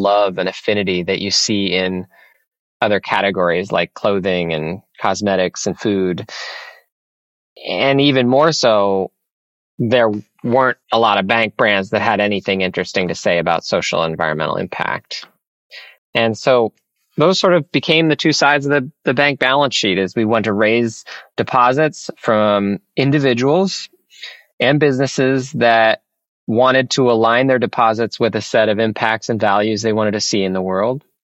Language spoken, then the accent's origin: English; Brewster, Massachusetts, United States; So I grew up on Cape Cod and Brewster, a little town on Cape Cod Bay.